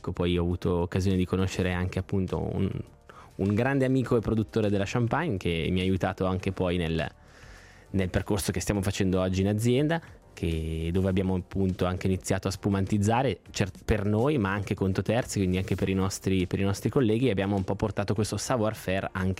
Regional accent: Arogno, Ticino, Switzerland; con mio fratello siamo nati e cresciuti poi ad Arogno a partire dal 98, immersi nella nostra realtà di montagna

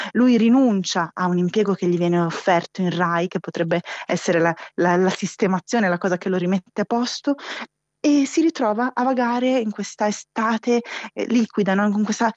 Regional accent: Milan, Lombardy, Italy; now in Rome, Italy; come in effetti la considero anch'io da milanese che vivo a Roma

